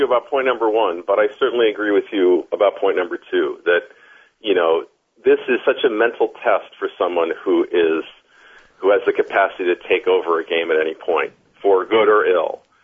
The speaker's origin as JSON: {"language": "English", "region": "New York", "country": "United States", "tie": "born or raised there", "said": "I grew up in New York, you know, so I maybe have stronger feelings about Knicks Rockets than you might"}